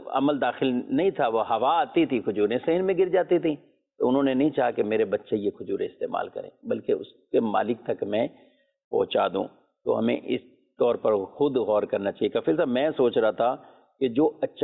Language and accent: Urdu; Tandlianwala, Punjab, Pakistan; پہلی کال تو تاندلیہ والا سے، میرا شہر ہے